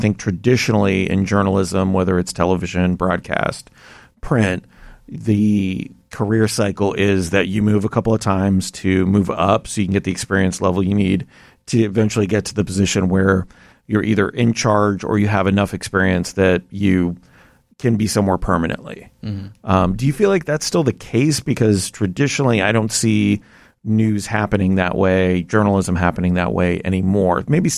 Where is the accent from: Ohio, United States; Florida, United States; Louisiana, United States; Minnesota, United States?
Florida, United States; Daytona Beach; I was like, yep, I'm from Daytona.